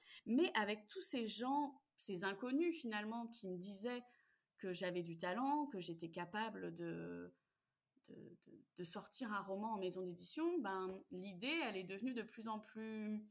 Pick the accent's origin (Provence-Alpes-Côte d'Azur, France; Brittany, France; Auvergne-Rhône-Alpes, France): Brittany, France; donc j'ai 35 ans, je suis originaire de Bretagne